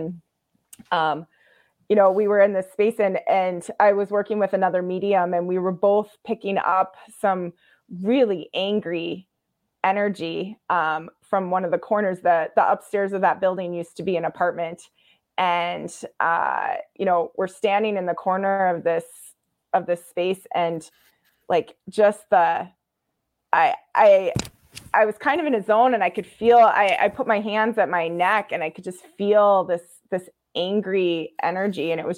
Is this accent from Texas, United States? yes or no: no; Iowa, United States; I grew up in Iowa. I lived across the street from a cornfield when that movie came out.